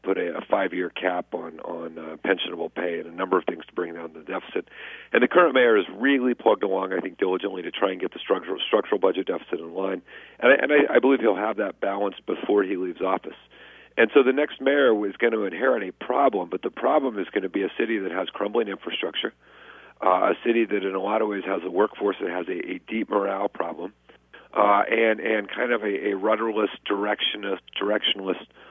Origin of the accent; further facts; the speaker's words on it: San Diego, California, United States; when you say I'm from San Diego, they go, hey, you have great weather.